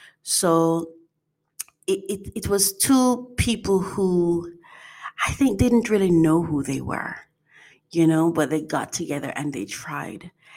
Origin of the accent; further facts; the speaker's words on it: Jamaica; born there; I was born in Jamaica, you know, from the Caribbean.